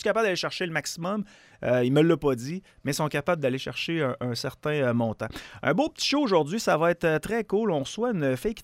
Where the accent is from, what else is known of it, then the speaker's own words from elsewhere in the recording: Quebec, Canada; Puis on dirait qu'en tant que Québécois, on a toujours été habitué d'entendre ça.